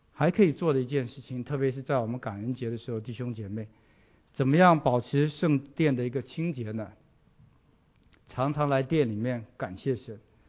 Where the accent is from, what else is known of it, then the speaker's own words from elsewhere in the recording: China; now in United States; 我们中国人在美国没有什么社区活动，所以教会最主要的就是来联络感情